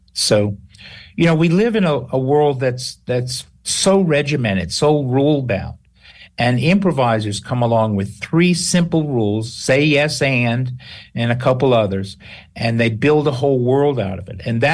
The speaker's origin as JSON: {"language": "English", "town": "New Orleans", "region": "Louisiana", "country": "United States", "said": "I'm from New Orleans."}